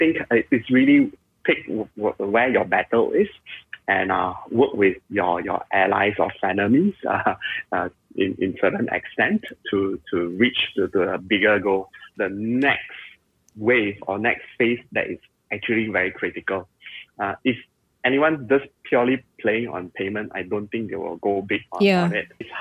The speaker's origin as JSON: {"language": "English", "region": "Penang", "country": "Malaysia", "said": "Yes, I'm Malaysian. I'm Penangian."}